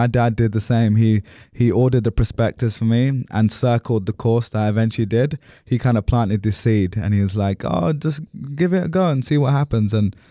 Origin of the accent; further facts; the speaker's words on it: London, United Kingdom; I grew up in London.